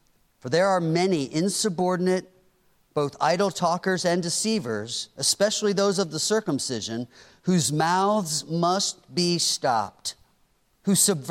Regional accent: Pennsylvania, United States; Growing up in Pennsylvania, hockey was a big sport.

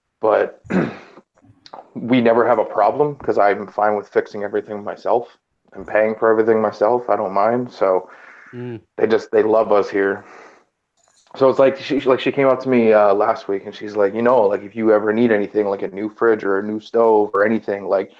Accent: Canada; I should just film myself walking around town, speaking in my native tongue to my fellow Canadians and let you guys really take in the culture around here.

